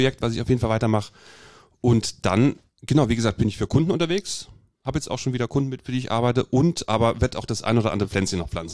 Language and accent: German; Bad Nauheim, Hesse, Germany; born there; Ich bin in Bad Nauheim geboren.